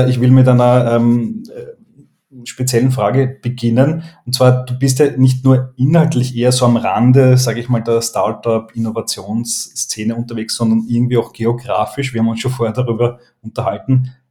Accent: Vienna, Austria; born there; ich als gebürtiger Floridsdorfer darf das sagen, Floridsdorf wird ja in Wien und darüber hinaus ja liebevoll auch Mordor genannt

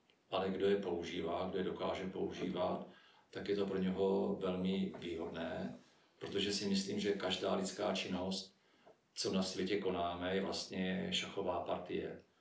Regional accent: Letohrad, Pardubice Region, Czechia; ve školní družině v Letohradě, odkud pocházím

